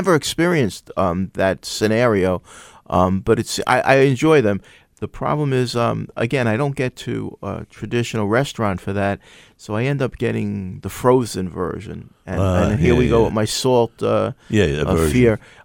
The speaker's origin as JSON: {"language": "English", "town": "Briarwood", "region": "New York", "country": "United States", "tie": "born or raised there", "said": "When I was growing up, I grew up in Briarwood, which is a part of Queens, sort of near Forest Hills and Kew Gardens."}